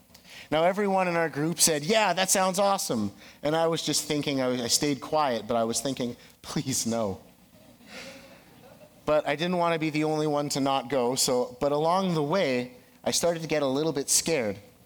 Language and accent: English; Saskatchewan, Canada; I'm from South Saskatchewan. So if you know the lakes down there, you can't see more than a centimeter under the surface.